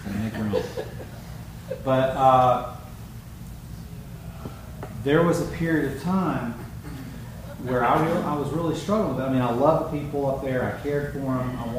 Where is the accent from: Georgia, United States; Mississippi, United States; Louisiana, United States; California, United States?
Mississippi, United States; also born or lived in Kentucky; I'm from Mississippi, Kentucky.